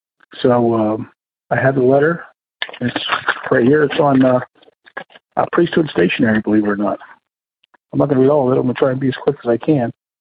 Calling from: Pennsylvania, United States; Hi, Tony. I'm calling back from Western PA.

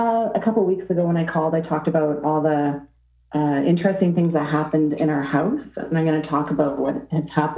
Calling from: Ontario, Canada; calling from Ontario, Canada.

